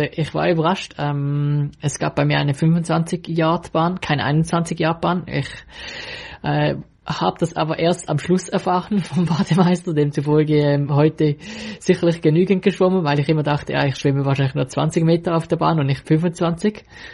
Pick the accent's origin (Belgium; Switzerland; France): Switzerland; Und wenn man natürlich als Schweizer dann in die USA geht